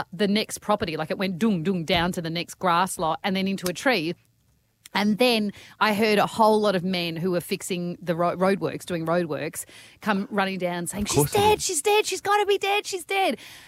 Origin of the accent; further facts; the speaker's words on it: Perth, Western Australia, Australia; I was in Perth, I grew up in Perth